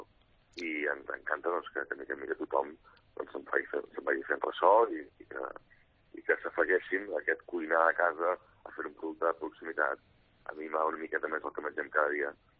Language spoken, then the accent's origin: Catalan; Manresa, Catalonia, Spain; Doncs imagina't, jo sóc manresà